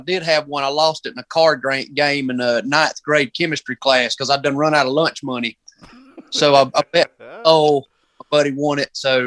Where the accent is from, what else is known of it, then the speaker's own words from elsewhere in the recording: Union, South Carolina, United States; I'm from Union, South Carolina.